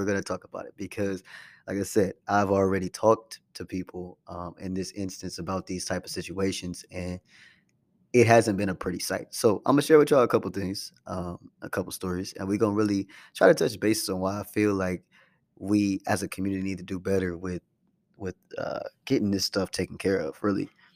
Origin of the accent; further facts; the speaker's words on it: Oakland, California, United States; One thing that I've experienced in my life growing up in Oakland and is traveling as much as